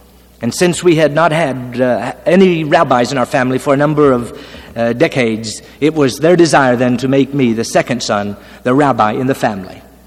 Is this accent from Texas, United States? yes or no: no; Boston, Massachusetts, United States; And so it was quite natural that I grew up in Boston believing Jesus to be an imposter.